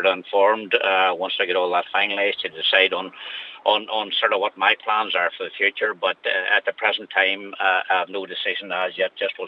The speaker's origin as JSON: {"language": "English", "town": "Limavady", "region": "Northern Ireland", "country": "United Kingdom", "tie": "born or raised there", "said": "my hometown of Limma Valley"}